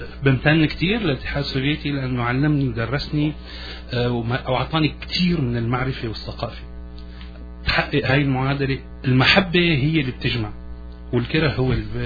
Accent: Syria; ممتن للبلد اللي عطتني شهادة وممتن للبلد اللي عطتني الجنسية، ولكن أنا أحمل الهوية السورية فأنا سوري.

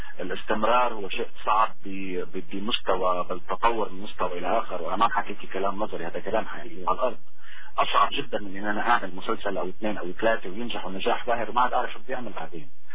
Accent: Damascus, Damascus Governorate, Syria; وفعلا بفخر دائما طلعت من منطقة اسمها ديوانية، كبرت فيها بوقتي

